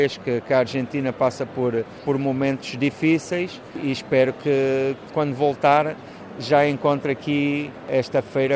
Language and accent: Portuguese; Portugal; nós, como portugueses, realmente aqui encontramos vínculos